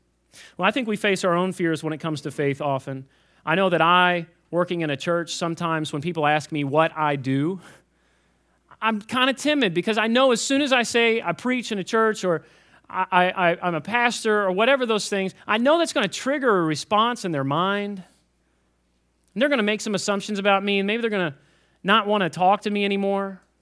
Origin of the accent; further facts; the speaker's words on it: Kentucky, United States; I'm from Kentucky, and I know that we don't know any other languages.